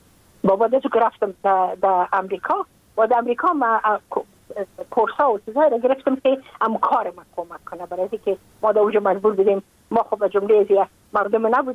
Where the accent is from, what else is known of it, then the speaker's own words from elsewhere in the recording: Afghanistan; moved away as an adult; now in United States; از اینکه ما که از افغانستان بقا آمدم ما اون سال بودم 28 ساله.